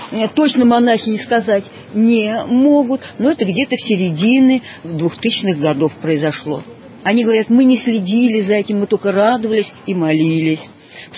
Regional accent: Arzamas, Nizhny Novgorod Oblast, Russia; Да, вот да, я уроженка города Арзамаса. Я родилась в городе Арзамасе

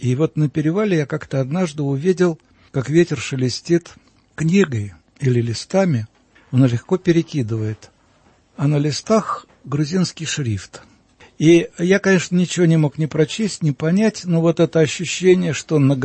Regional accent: Moscow, Russia; born there; я родился в Москве

